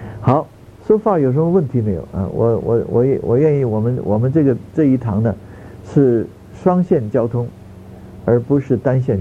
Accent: China; now in United States; 这个我们中国人真伟大，你看我们到了美国来还叫人家外国人，对，我们是外国人，我们现在还叫美国人外国人

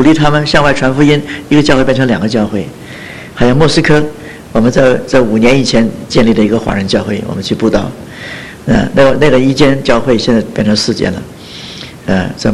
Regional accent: China; 我们是中国人，我们对中国的同胞有负担

